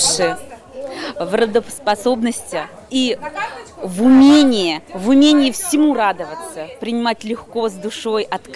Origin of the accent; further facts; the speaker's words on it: Tatarstan, Russia; Мы из Татарстана.